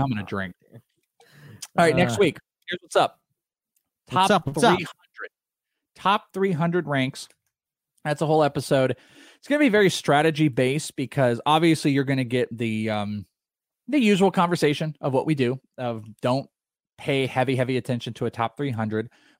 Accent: Wales, United Kingdom; I am Welsh.

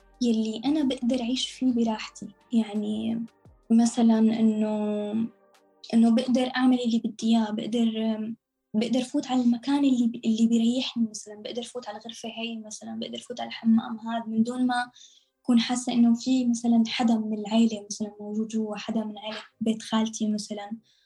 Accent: Syria; also born or lived in Amman, Jordan; now in Istanbul, Turkey; طلعنا من سوريا على لبنان، من لبنان ردينا رجعنا على سوريا، قعدنا فترة شهر، بعدين طلعنا من بلودان على عمان، قعدنا لمدة 3.5 سنين بعمان بالأردن، بعدين من الأردن على تركيا.

